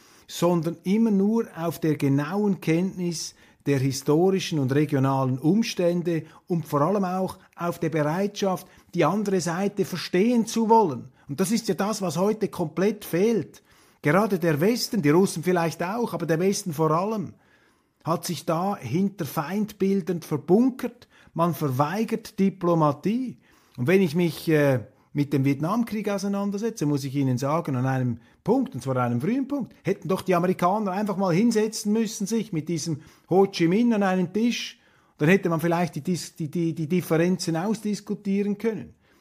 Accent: Zurich, Switzerland; Aber sie werden als Berner jetzt vermutlich den Kopf schütteln über diese dilettierenden Ausschweifungen eines Zürchers.

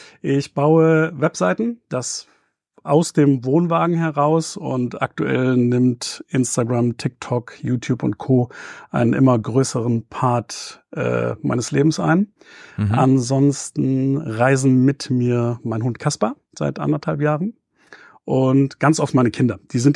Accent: Düsseldorf, North Rhine-Westphalia, Germany; Ich komme aus Düsseldorf. Bin da aber im Moment tatsächlich gar nicht so oft.

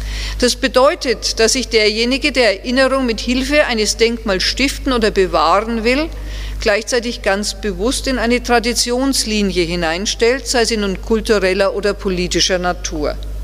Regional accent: Würzburg, Bavaria, Germany; born there; Als gebürtige Würzburgerin

